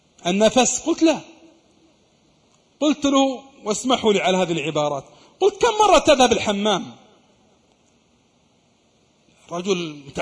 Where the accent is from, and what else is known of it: Saudi Arabia